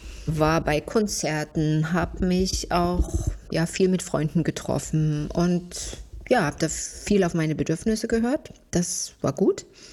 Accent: East Germany, Germany; ich bin jetzt nicht in einem Unternehmerumfeld groß geworden. Wie ihr wisst, komme ich ja aus der DDR.

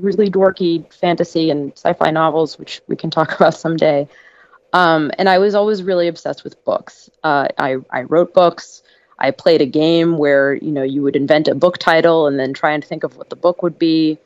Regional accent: Greece; So I grew up mostly in Greece before the internet.

